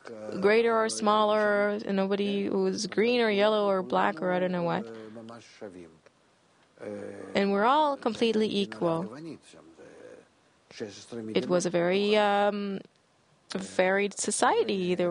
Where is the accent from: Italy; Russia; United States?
Russia; moved away; Look, I came from Russia, and there was a very...